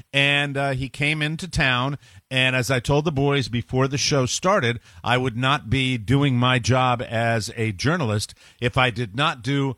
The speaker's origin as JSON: {"language": "English", "town": "Fort Myers", "region": "Florida", "country": "United States", "tie": "born or raised there", "said": "Big day in my hometown of Fort Myers, Florida"}